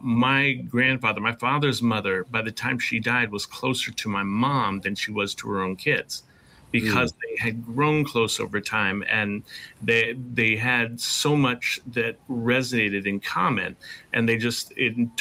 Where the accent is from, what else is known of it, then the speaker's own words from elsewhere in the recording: East Coast, United States; I grew up on the East Coast, mostly, before coming out here.